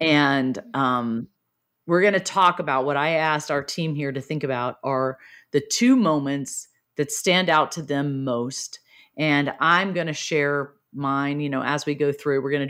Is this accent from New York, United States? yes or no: no; Laurel, Mississippi, United States; Hope was actually the reason that we had a screening in my hometown, Laurel, Mississippi.